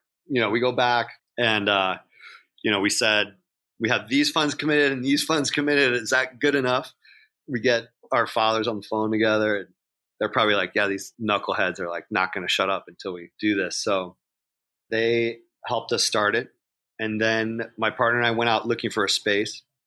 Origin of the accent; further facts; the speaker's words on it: California, United States; growing up in California, it's like everybody wanted to have their garage band and do their tape